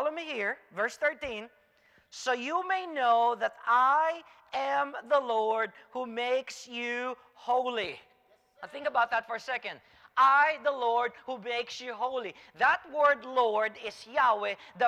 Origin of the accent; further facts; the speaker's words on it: Philippines; English is a second language; Why? I'm Filipino. It didn't matter. That's not my first language anyways.